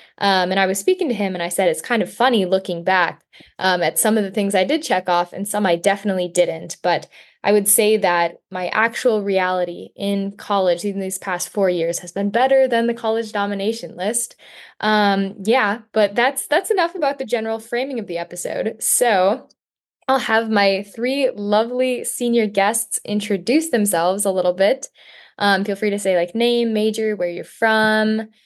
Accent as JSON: {"language": "English", "town": "Hudson", "region": "Wisconsin", "country": "United States", "said": "And I'm originally from Hudson, Wisconsin."}